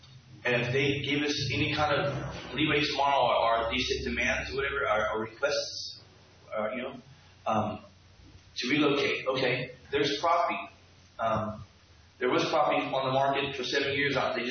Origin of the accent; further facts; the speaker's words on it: Santa Cruz, California, United States; also born or lived in San Jose; I'm from California. I grew up here in Santa Cruz, and I was born in San Jose.